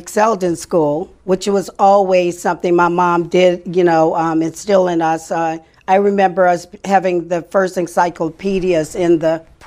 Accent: New Orleans, Louisiana, United States; born there; I was born in New Orleans, Louisiana.

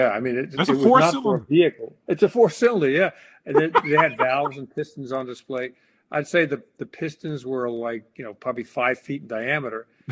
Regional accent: United States; Yeah, and I have to apologize because I'm an American.

